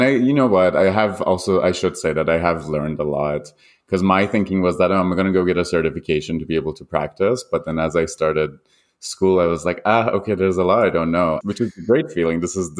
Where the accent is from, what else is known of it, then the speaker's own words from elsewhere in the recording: Iran; English is a second language; now in Toronto, Canada; I'm an immigrant. I grew up in Iran and I am a West Coaster in Canada who lives in Toronto and really enjoys Toronto.